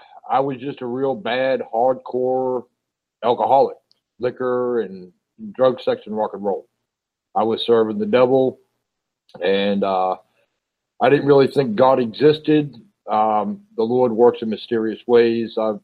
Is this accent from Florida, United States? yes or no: yes; Apopka, Florida, United States; I'm from Apopka, Florida.